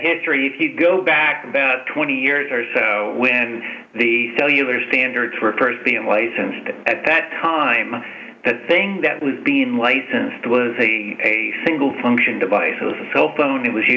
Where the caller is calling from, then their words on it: Seattle, Washington, United States; I am participating from Seattle. We are practicing appropriate social distancing here in Seattle.